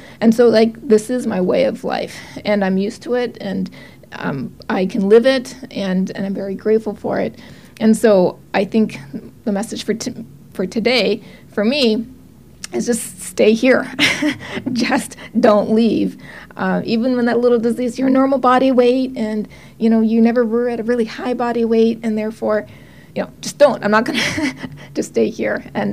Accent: Oregon, United States; I'm from Oregon.

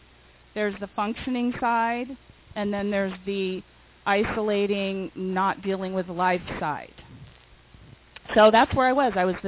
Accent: California, United States; I was raised in Orange County, lived in this area my entire life

